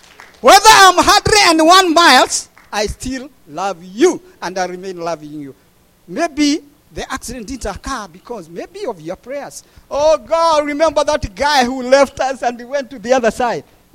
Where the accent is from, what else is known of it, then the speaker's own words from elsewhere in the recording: Kenya; Excuse me, I'm a Kikuyu from down there. So L and R, they